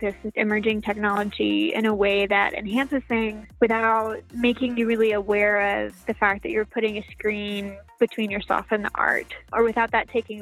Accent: Texas, United States; moved away as an adult; also born or lived in London / San Francisco / Rhode Island; I'm a creative director at Meow Wolf currently. And I grew up in Texas. And then I was kind of all over the place as an adult. I was in London for a while, in San Francisco for a while.

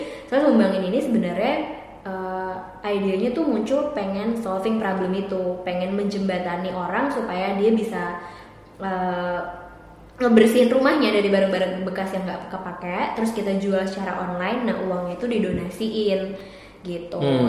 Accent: Salatiga, Central Java, Indonesia; Dulu aku dari Salatiga kan, terus akses ya bisa dibilang aksesnya tuh nggak sebanyak yang di Jakarta

